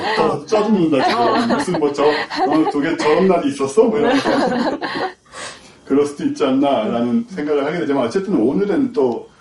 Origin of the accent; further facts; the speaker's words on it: South Korea; 너 어디서 왔냐? 한국에서 왔다.